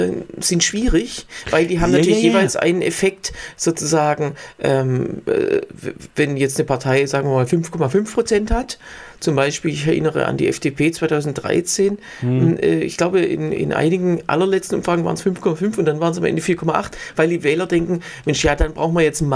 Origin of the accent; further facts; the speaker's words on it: Baden-Württemberg, Germany; accent: Swabian; Für mich als Schwabe ist das sowieso egal. Wir kennen ja kein, also Schwaben kennen kein stimmhaftes S.